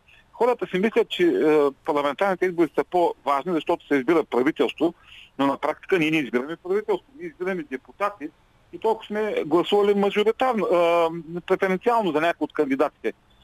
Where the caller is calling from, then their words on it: Ruse, Ruse Province, Bulgaria; съм от Русе